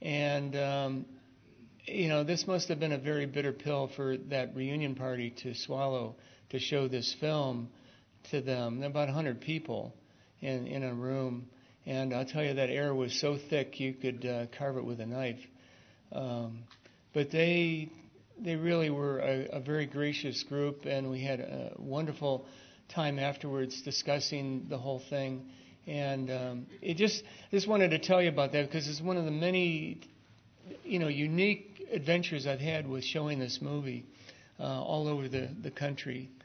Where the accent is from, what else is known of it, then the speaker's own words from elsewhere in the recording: Ohio, United States; I'm from Ohio, just a young man from Ohio, came out here west and been teaching at the university, teaching filmmaking.